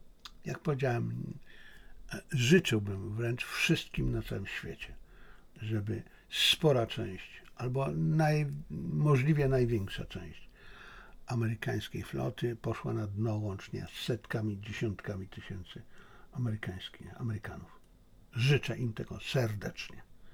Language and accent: Polish; China; Jako Chińczyk mam nadzieję, że tam się nie poleje krew, chińska krew.